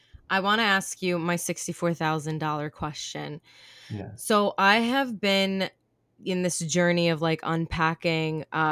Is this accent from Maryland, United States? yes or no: no; New York, United States; I'm also from New York, which I think can really can actually be community oriented.